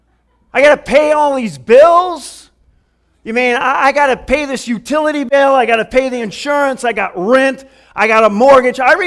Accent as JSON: {"language": "English", "region": "Michigan", "country": "United States", "tie": "born or raised there", "said": "See, I grew up in Michigan, so I get back maybe once every 10 years for something like this."}